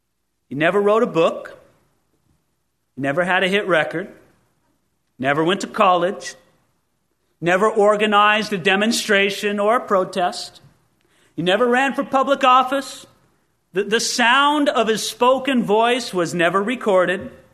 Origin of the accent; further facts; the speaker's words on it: Simi Valley, California, United States; I get that about Simi Valley when I tell people that I'm from Simi Valley.